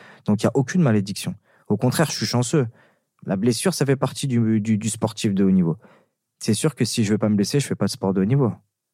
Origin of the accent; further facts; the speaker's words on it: France; le fait d'être à Paris et de me battre pour mon pays, chez moi, à Bercy